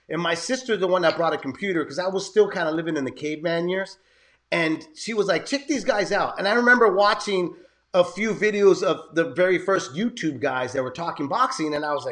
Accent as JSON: {"language": "English", "town": "San Jose", "region": "California", "country": "United States", "tie": "born or raised there", "said": "I was born and raised in San Jose, which is now away from San Francisco."}